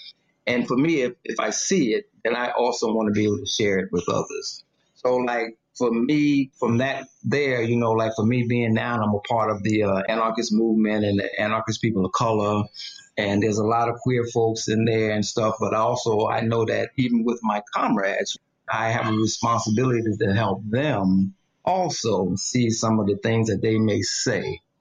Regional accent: New York, United States; So I take the subway. I'm a New Yorker. So, you know, I'm in New York. I take subway everywhere.

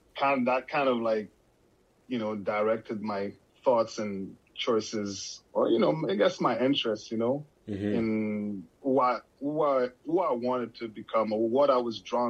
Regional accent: Montreal, Quebec, Canada; I was born in Montreal, Haitian parents, as you mentioned in the introduction of the show. I grew up in Saint Michel in the east of Montreal. This is where I grew up

